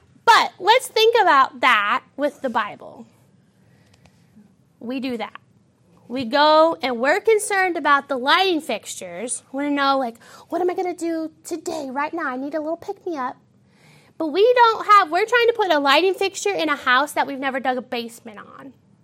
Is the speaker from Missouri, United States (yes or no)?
yes; St. Louis, Missouri, United States; moved away; So I'm from St. Louis. And when I lived in St. Louis, the last house I lived in, Andrew and I built it.